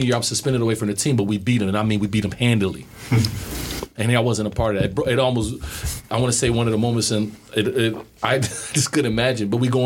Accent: Ohio, United States; I'm from Ohio, where football is big.

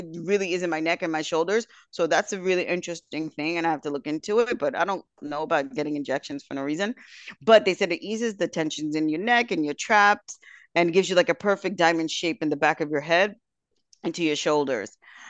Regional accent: New York, United States; now in Hamburg, Germany; But I'm like, I'm from New York. Why am I so bad with this?

